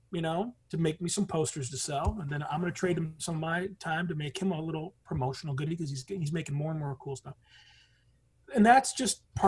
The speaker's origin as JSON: {"language": "English", "region": "Michigan", "country": "United States", "said": "you know, I'm from Michigan, man. You know, I never had a bank account when I was there."}